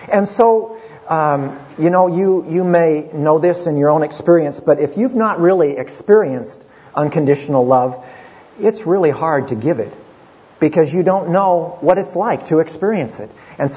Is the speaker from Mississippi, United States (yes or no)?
no; Portland, Oregon, United States; I grew up in Portland, Oregon. I'm the oldest of seven kids.